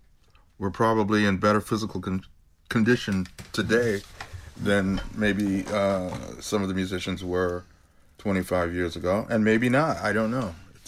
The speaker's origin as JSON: {"language": "English", "country": "United States", "said": "being an American and what's going on socially in the United States has changed considerably"}